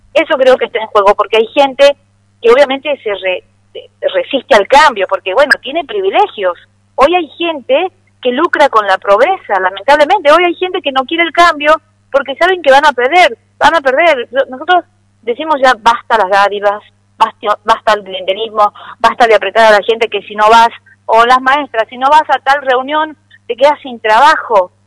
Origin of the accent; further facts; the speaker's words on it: Tucumán, Argentina; Yo me siento orgullosamente tucumana y quiero que Tucumán vuelva a ser lo que fue hace muchísimo tiempo